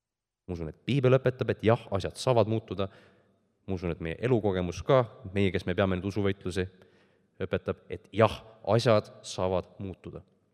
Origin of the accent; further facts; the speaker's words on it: Saare County, Estonia; mina olen Saaremalt pärit.